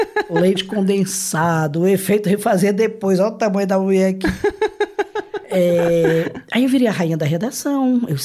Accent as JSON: {"language": "Portuguese", "region": "Ceará", "country": "Brazil", "moved": "as an adult", "said": "Casei, vim do Ceará pra cá, tá comigo há 49 anos."}